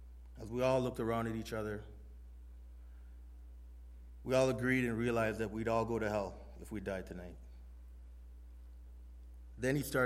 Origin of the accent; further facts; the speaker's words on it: Scarborough, Ontario, Canada; I'm 40 years old, and I grew up in Scarborough, Ontario. I was born in a loving Christian family, and I went to church every Sunday with my family.